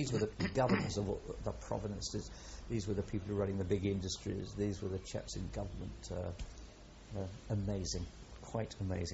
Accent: New Zealand; as a man, as a New Zealander

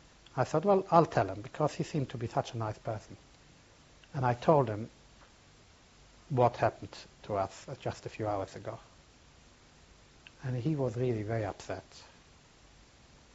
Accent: Świętokrzyskie Voivodeship, Poland; a pogrom in a town about 107 kilometers away from my hometown, a place called Kelce

